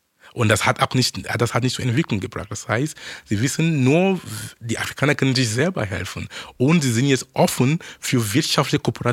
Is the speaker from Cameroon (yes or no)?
yes; Cameroon; German is a second language; auch genauso ein Unternehmen in Kamerun, wo ich herkomme